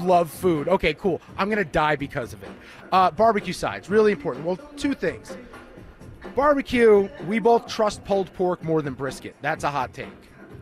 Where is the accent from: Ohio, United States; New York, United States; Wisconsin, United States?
New York, United States; Mets fan growing up in New York.